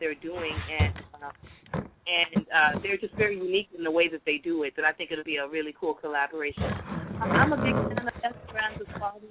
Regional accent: Nigeria; Being Nigerian, being somebody who's trying to create an original genre of music as well

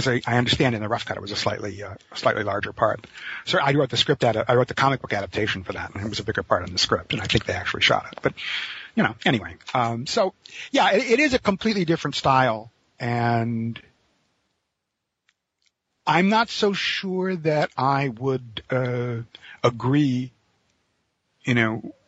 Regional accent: New York, United States; And I grew up in the New York area, right?

